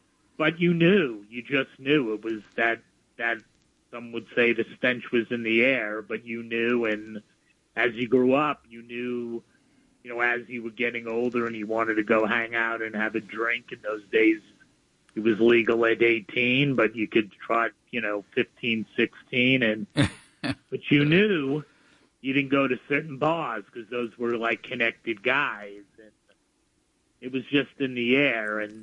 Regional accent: Brooklyn, New York, United States; Yeah, I grew up on Neck Road, you know, which is a street in Sheepshead Bay.

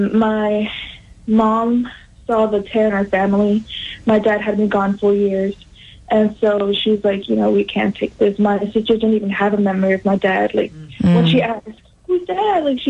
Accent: Mexico; now in United States; a little bit more about my background. I'm from Mexico originally.

